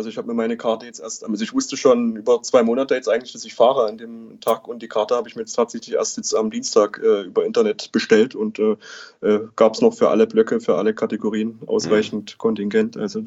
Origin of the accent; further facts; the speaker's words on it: Saxony, Germany; Ich komme aus der Region, wohne auch aktuell jetzt wieder in Dresden und bin auch in der Region aufgewachsen.